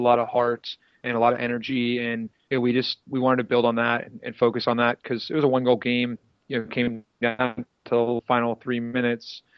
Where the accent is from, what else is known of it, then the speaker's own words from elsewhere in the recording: Virginia, United States; You know, I started on the East Coast. That's where I grew up in Virginia.